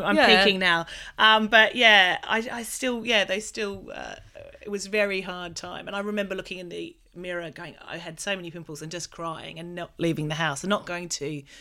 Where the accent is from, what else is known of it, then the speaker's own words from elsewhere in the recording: Australia; well, I'm Australian